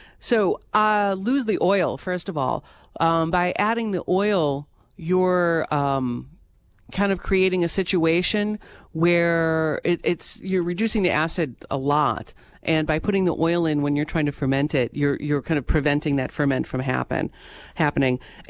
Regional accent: Milwaukee, Wisconsin, United States; I grew up in Milwaukee and spending all my summers with my grandmother on her farm, a very, very kind of a primitive farm outside of Osseo, Wisconsin.

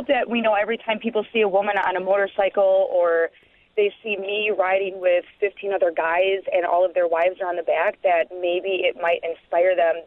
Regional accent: Milwaukee, Wisconsin, United States; And the thing I love the most about Harley-Davidson is I'm born and bred in Milwaukee. I think it's great that every time I ride, I'm riding something that is a complete symbol of Milwaukee and Wisconsin.

